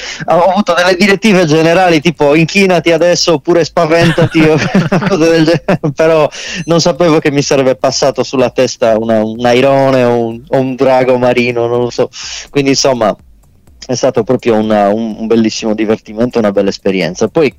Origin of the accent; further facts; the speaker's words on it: Cagliari, Sardinia, Italy; Dunque io abito davanti al mare, sono nato e cresciuto davanti al mare, quindi per me il mare, io sono di Cagliari, cioè sono della provincia di Cagliari, ma abito proprio a 50 metri dal mare